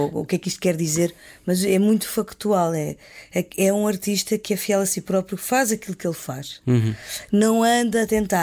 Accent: Portugal; accent: Portuguese; o sotaque português, a ideia de que as palavras para mim são ditas de uma certa maneira que eu procuro.

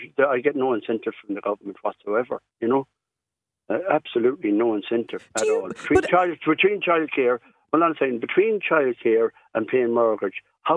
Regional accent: Connacht, Ireland; See, I come from Mayo originally, the west of Ireland. And I'm come from a family of 10.

